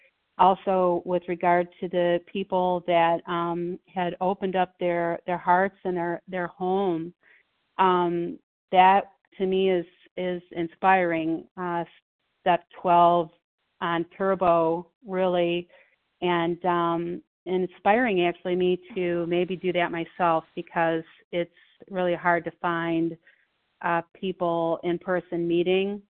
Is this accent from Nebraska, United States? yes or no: no; Ohio, United States; I am from Ohio.